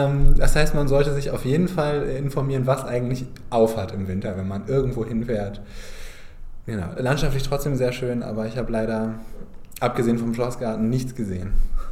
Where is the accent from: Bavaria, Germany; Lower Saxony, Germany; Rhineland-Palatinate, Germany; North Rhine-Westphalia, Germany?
Lower Saxony, Germany; Aber also ich komme ja aus dem Niedersächsischen, da ist das vielleicht verzeihlich.